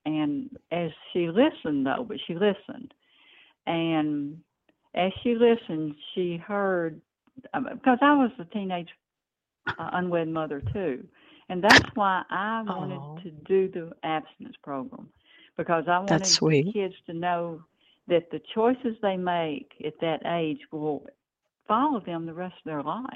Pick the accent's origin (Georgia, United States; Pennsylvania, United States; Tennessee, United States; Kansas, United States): Tennessee, United States; Memphis; I grew up in Memphis, so I'm very familiar with different areas of Memphis.